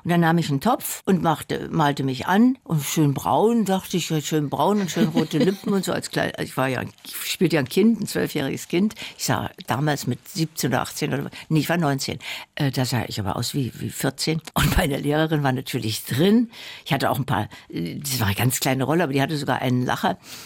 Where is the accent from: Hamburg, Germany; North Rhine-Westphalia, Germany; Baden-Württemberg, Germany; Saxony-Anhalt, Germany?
Saxony-Anhalt, Germany; Dessau; Ich fuhr mit der Schule in meine Heimatstadt Dessau, ins sehr schöne Dessauer Theater